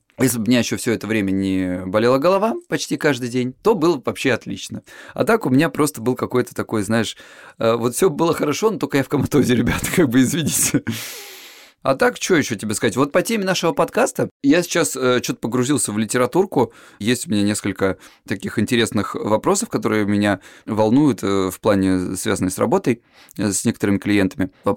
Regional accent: Lisbon, Portugal; мне 39 лет, я психолог, я мужик, я лысый и я из Лиссабона.

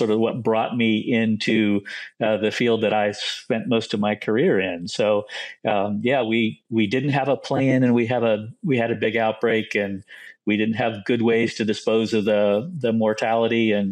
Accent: Ohio, United States; now in Virginia, United States; I grew up in Ohio in farm country, small area, and I just realized maybe Baltimore wasn't the place for me to go right away at that age.

